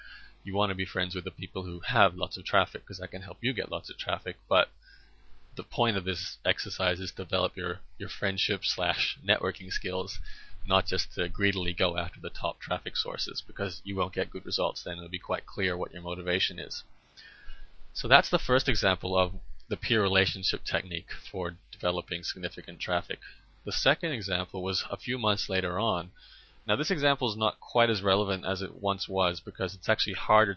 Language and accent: English; Brisbane, Queensland, Australia; I'm from Brisbane.